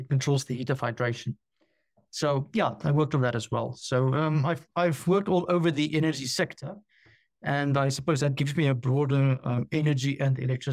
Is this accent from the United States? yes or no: no; South Africa; now in France; I'm originally from South Africa. I actually stay in France at the moment.